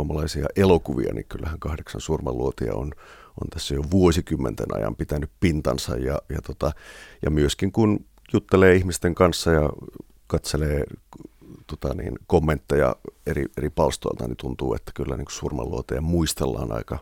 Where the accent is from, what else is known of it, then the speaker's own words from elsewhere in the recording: Joutsa, Central Finland, Finland; mä olen kotoisin tuolta Keski-Suomesta pieneltä paikkakunnalta